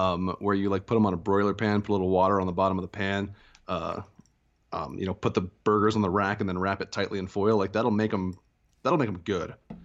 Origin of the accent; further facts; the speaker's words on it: Fairview Heights, Illinois, United States; I lived in Fairview Heights, Illinois, is where I grew up, and went to high school in Belleville, Illinois.